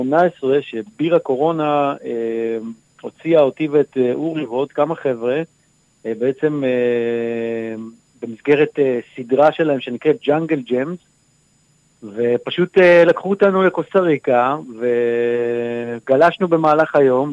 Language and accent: Hebrew; Ramat HaSharon, Tel Aviv District, Israel; now in Herzliya, Israel; אני גדלתי ברמת השרון, נולדתי בתל אביב, גרתי עד איזה גיל 25 ברמת השרון. אחרי זה עברתי לתל אביב, גרתי שם כמעט 9 שנים, סליחה, פחות 7 שנים, ואז עברתי לנוף ים בהרצליה, גרתי שם 6 שנים